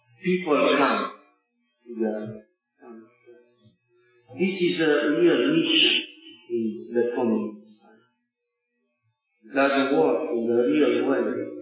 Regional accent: Bucharest, Romania; English is a second language; And I am from Bucharest.

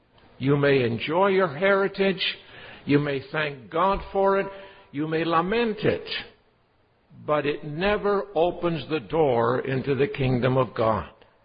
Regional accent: Burnaby, British Columbia, Canada; I was born here in Canada, brought up in Burnaby, where we are today.

